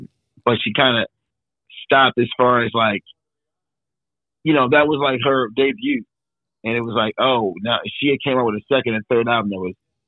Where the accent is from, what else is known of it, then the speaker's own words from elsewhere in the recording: Owings Mills, Maryland, United States; Well, I mean, so I grew up in Baltimore County, so Owings Mills, Pikesville, Charleston area.